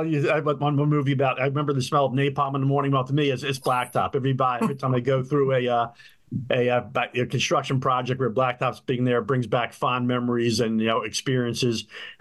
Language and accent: English; Broomall, Pennsylvania, United States; also born or lived in Philadelphia; Initially born in the Winfield section of Philadelphia, moved in second grade to Delaware County, Broomall specifically. I'm the oldest of two. I have a younger sister.